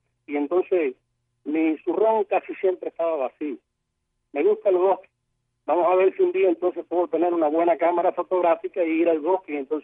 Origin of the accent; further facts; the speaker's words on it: Cuba; muchos cubanos que tenemos un régimen segregacionista brutal.